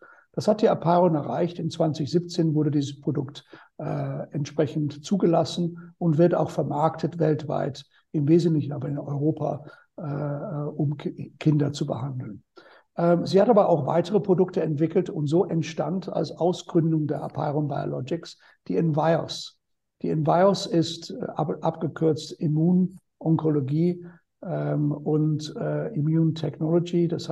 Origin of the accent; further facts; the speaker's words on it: United Kingdom; German is a second language; Wie man vom Namen schon hört, bin ich nicht gebürtiger Österreicher, obwohl mein Deutsch eher Deutsch ist, auch nicht gebürtiger Deutsche, sondern Brite.